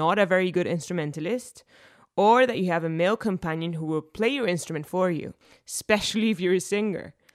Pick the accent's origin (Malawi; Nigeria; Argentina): Argentina; from Argentina.